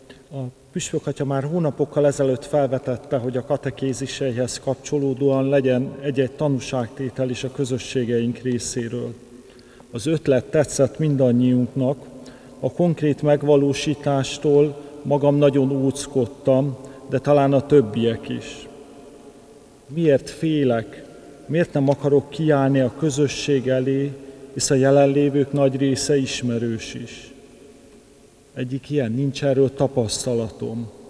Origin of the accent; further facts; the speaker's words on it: Budapest, Hungary; born there; katolikus családban születtem Budapesten.